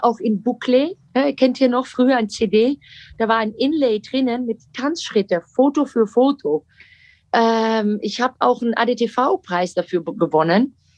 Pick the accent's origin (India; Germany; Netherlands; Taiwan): Netherlands; German is a second language